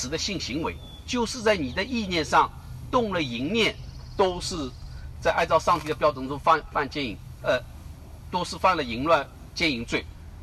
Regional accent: China; 我们中国人都知道一有钱了男人就花心啊

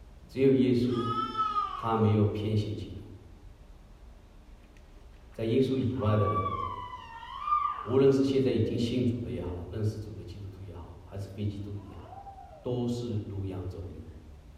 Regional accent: China; 对，我们都是中国人，是同胞

